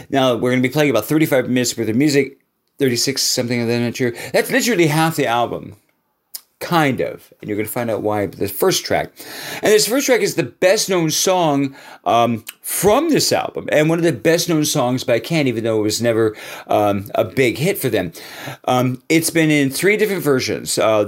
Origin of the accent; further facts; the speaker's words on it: United States; Is this a U.S. concept? Yes, it is. Guess what? I'm from America. Deal with it.